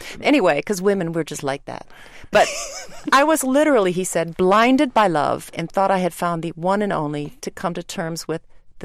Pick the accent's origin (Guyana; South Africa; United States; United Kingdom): United States; And I'm from America.